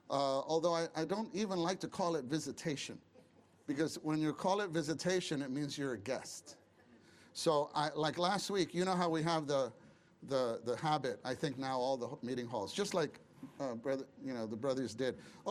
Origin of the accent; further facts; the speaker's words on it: Brooklyn, New York, United States; And there in Brooklyn. I was born in Brooklyn.